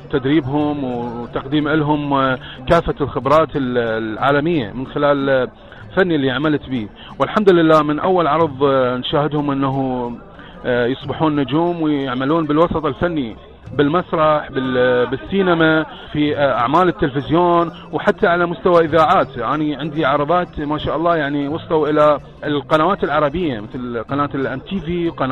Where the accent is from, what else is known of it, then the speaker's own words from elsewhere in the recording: Iraq; إن شاء الله راح أقدم فشي يليق بمدينتي الجميلة وبعراقي